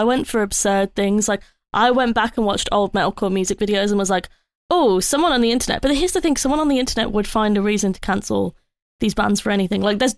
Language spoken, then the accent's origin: English; Birmingham, West Midlands, United Kingdom; That's very Birmingham coded. I'll give him that as a Brummie.